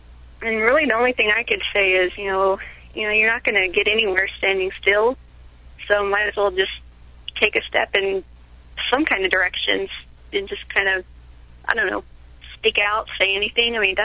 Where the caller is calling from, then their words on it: Oregon, United States; and I'm calling from Oregon.